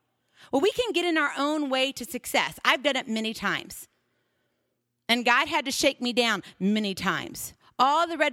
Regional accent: Hawaii, United States; Now, I'm from Hawaii, remember? We don't have time zone changes.

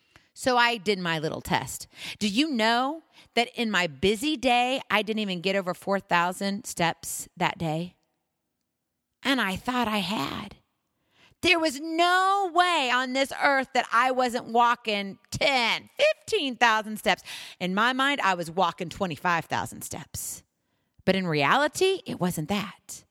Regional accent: Hawaii, United States; I mean, I'm from Hawaii, so flying over the ocean, no big deal.

